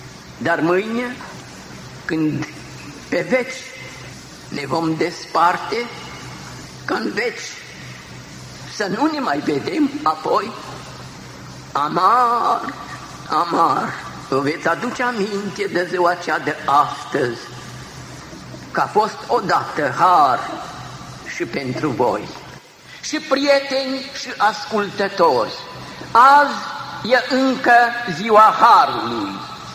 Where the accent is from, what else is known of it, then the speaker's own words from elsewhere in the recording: Romania; Noi suntem români, dar ne sună și nouă.